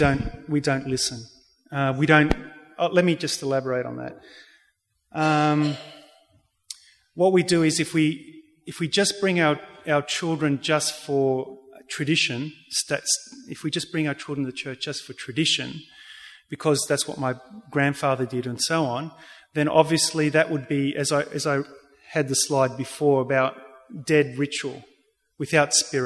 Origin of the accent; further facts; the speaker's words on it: Canberra, Australian Capital Territory, Australia; Look, I come from Canberra, so I understand there's a different problem here in regards to the language.